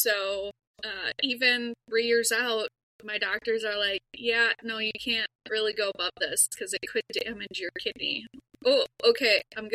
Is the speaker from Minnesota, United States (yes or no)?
yes; Minnesota, United States; I'm Minnesotan, so you know.